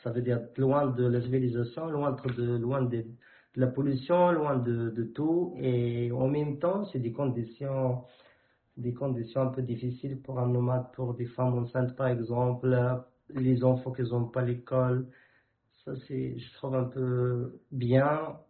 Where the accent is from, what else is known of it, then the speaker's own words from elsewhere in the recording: South-East, Morocco; je viens de Sud-Est, au Maroc, et je suis parmi des tribus des Aïtata. C'est parmi les grandes tribus du Sud-Est, et je peux dire même au Maroc en général.